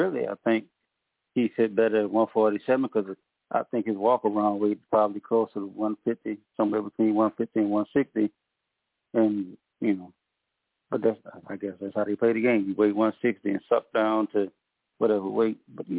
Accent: Louisiana, United States; You know, I'm from Louisiana, too.

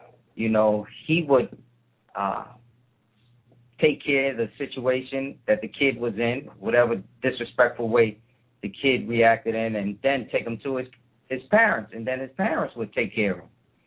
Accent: New York City, New York, United States; Well, I was born in New York and in Harlem, which is Manhattan. And, you know, I went to school and I grew up in the projects.

